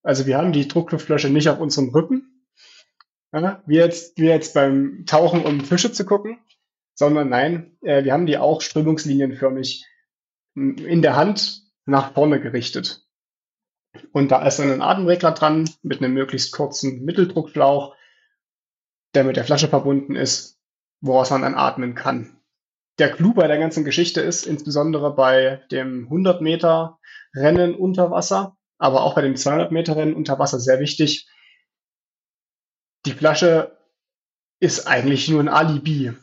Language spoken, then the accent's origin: German; Weimar, Thuringia, Germany; Wir hatten auch Training neben den Flossenschwimmern in meiner Heimatstadt Weimar